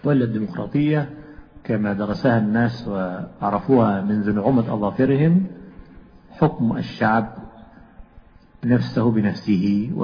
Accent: Egypt; لكن العيش عندنا في مصر تطلق على الخبز.

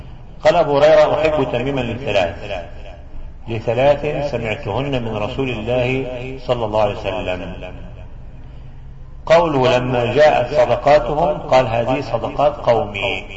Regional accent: Najd, Saudi Arabia; عندنا في نجد

